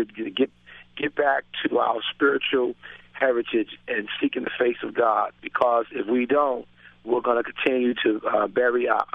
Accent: Boston, Massachusetts, United States; I'm a product of a Christian home. I grew up right in the Franklin Hill area of Dorchester.

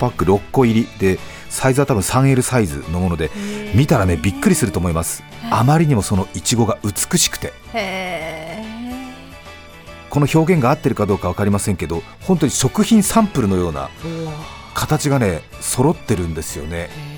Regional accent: northern Japan, Japan; いや本当に私あの北国の田舎出身なんでまあやばいですよ。

